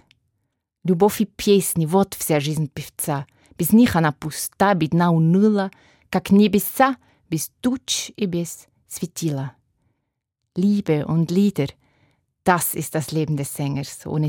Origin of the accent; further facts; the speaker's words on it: Basel-Landschaft, Switzerland; now in Bern, Switzerland; Meine Heimat im Oberbaselbiet klingt anders als mein neues Zuhause im Bernbiet. Meine Eltern fallen mit ihrem spitzen «i» immer auf in einer Gegend, wo man das «r» auf der Zunge rollt.